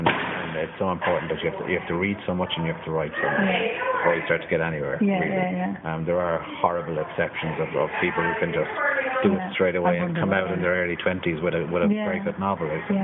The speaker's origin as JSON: {"language": "English", "town": "Limerick", "region": "Munster", "country": "Ireland", "tie": "born or raised there", "said": "I grew up in Limerick at the tip end of the Shannon, and now I live near the top end of the Shannon."}